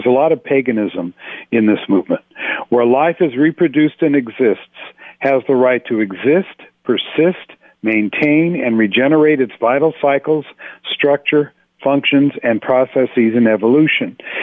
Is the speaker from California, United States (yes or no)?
yes; Los Angeles, California, United States; I'm from Los Angeles. I know Santa Monica like the back of my hand.